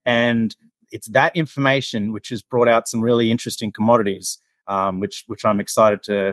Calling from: Brisbane, Queensland, Australia; Sunny Queensland, Brisbane, Queensland, Australia.

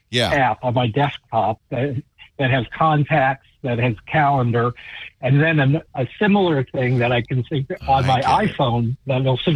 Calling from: Vacaville, California, United States; I am from Vacaville.

